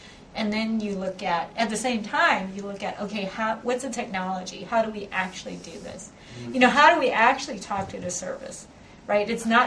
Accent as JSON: {"language": "English", "region": "California", "country": "United States", "tie": "born or raised there", "said": "My family's there. I grew up in the Bay Area. I went to school in the Bay Area."}